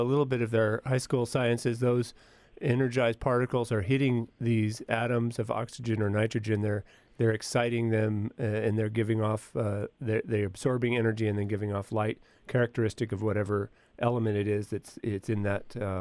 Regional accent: Anchorage, Alaska, United States; I have this memory of being a child growing up in Anchorage

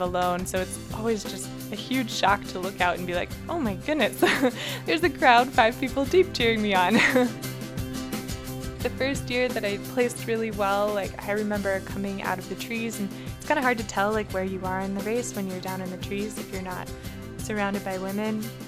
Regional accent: Seward, Alaska, United States; I'm from Seward, grew up most of my life there

